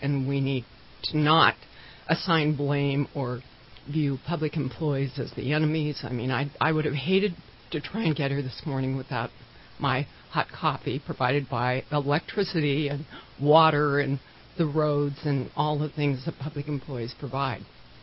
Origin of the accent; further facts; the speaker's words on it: Montana, United States; I was born and raised in Montana, so, you know, I think this might be God's country.